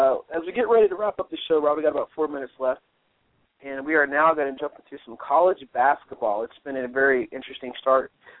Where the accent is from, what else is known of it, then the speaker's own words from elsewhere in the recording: Indiana, United States; So a lot of love for my home state.